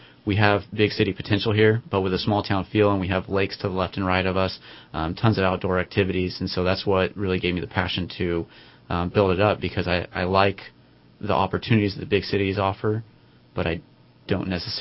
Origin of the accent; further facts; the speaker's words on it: Weaverville, United States; also born or lived in Tempe, Arizona; I grew up in Weaverville, which is just an hour west of here, really small town. And then I couldn't wait to get out of there, so I went to college in Tempe, Arizona